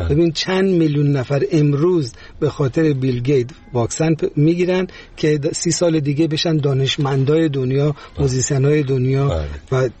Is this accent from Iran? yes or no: yes; Iran